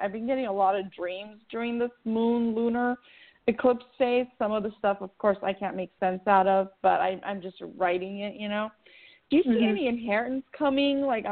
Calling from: Irvine, California, United States; I'm calling from Irvine, California.

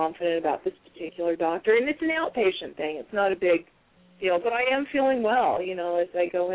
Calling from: Tucson, Arizona, United States

